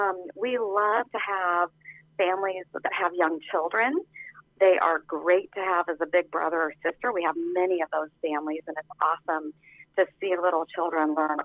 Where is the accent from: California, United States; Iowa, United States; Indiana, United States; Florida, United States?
Iowa, United States; Atlantic; I was born and raised in Atlantic, Iowa, and graduated in 1984.